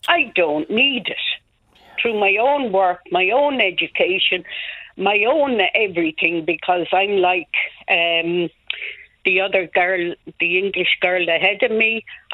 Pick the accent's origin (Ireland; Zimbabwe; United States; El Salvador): Ireland; Leinster; Because I was from Offaly, I worked in the bogs.